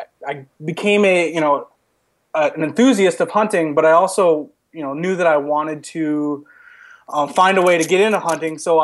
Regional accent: Midwest, United States; Well, really, it started, you know, from a young age, growing up in the Midwest.

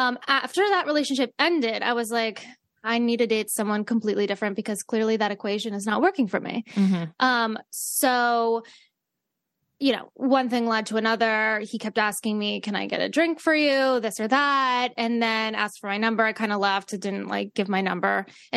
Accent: Great Falls, Montana, United States; We're Italian. We're both from Great Falls.

